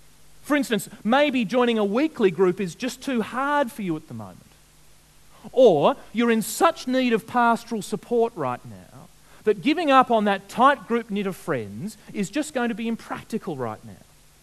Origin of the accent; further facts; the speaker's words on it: Australia; We're Australian. We're a nation of knockers.